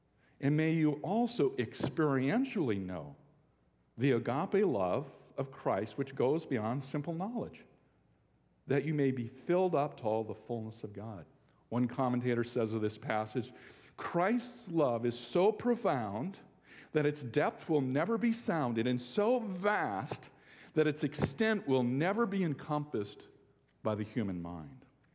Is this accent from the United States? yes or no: yes; Iron Mountain, Michigan, United States; I was back in my hometown, Iron Mountain, Michigan, at church